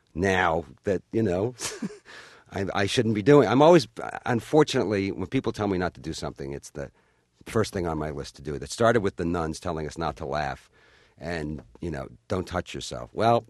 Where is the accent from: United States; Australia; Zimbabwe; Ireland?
Ireland; But then again, I'm Irish, so you never know.